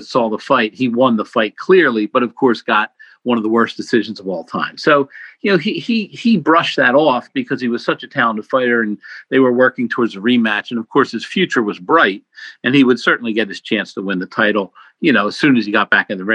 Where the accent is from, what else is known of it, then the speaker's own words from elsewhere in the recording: New Jersey, United States; I grew up in South Jersey, I live in South Jersey, about 10 or 11 miles from Philadelphia.